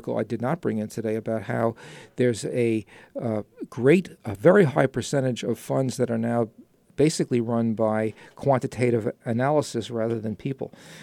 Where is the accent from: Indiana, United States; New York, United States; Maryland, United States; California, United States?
New York, United States; accent: New York; into my New York accent.